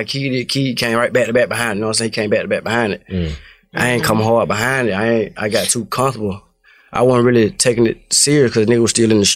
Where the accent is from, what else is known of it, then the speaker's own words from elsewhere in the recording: Cleveland, Ohio, United States; I'm from Cleveland. From Cleveland Avenue. I really got into music, like, really by the thug, for real. Like, our whole hood really growed up rapping, like, down there